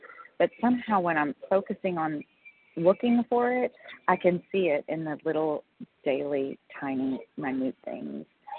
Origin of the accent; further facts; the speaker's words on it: Kentucky, United States; calling from, I'm from Kentucky. I'm actually in Florida this week.